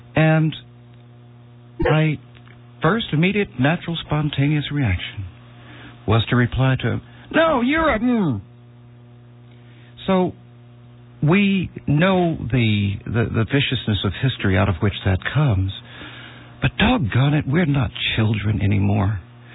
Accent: North Carolina, United States; May I just interject? I grew up in North Carolina.

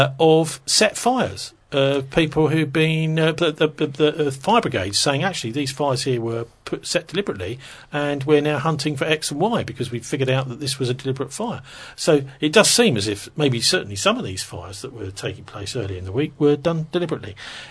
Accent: Bromley, London, United Kingdom; they were blocked by the Tories, weren't they, in Bromley, my hometown.

